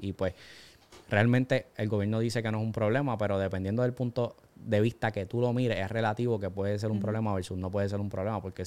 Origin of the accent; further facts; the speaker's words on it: Puerto Rico; donde yo soy, donde yo nací, donde yo me crié, uh-huh. Todo el mundo sabe que yo pronuncio la L bien clara, soy puertorriqueño. O sea, eso está claro. En cualquier lugar el acento nos delata, en cualquier lugar.